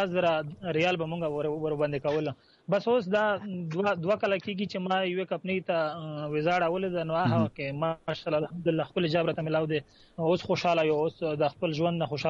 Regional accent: Khyber Pakhtunkhwa, Pakistan; moved away as an adult; زه بالکل د شمالي وزیرستان یم، د دوړ قبیله سره مې تعلق ته او د میرالی تحصیل سره زما تعلق ته.

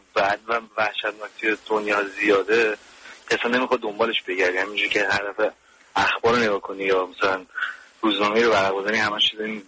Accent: Iran; born there; now in outside Iran; من بیرون از ایران هستم، چیزی که هیچ وقت یادم نمیره و هر روز فکر میکنم که چرا من باید بیرون از ایران زندگی کنم. تو جایی که به دنیا اومدم و دوست داشتم نیستم.

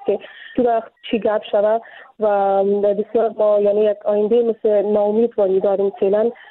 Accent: Pakistan; من تولدم در پاکستان بودم، اینجا به دنیا آمدیم، اینجا درس خود خوانده مکتب خود خلاص کردم و فعلا هم محصول هستم در یک از پانسیون های شخصی که همراه پی آر کارت محصول هستم

